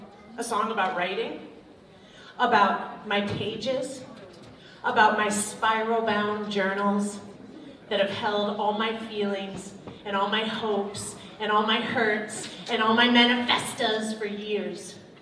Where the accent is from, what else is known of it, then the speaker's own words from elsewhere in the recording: Pennsylvania, United States; All right, I'm from Pennsylvania. Like, everything's like 20 years old, you know?